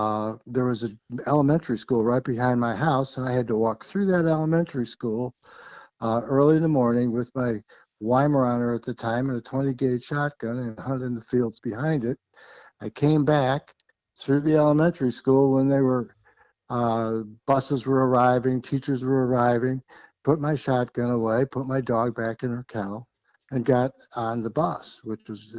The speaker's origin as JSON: {"language": "English", "region": "Illinois", "country": "United States", "tie": "born or raised there", "said": "I was born and raised in Illinois, and we used to have pheasants, mm-hmm, and Hungarian partridge when I was a kid, and in McHenry County."}